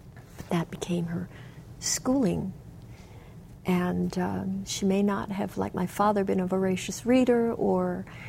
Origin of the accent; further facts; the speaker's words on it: Palama, Hawaii, United States; when I grew up in Palama, proud to say that I'm a product of Marite housing.